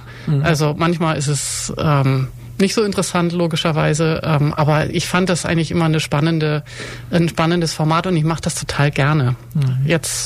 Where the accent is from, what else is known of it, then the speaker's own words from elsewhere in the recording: Hamburg, Germany; now in Ulm, Germany; bin gebürtige Hamburgerin.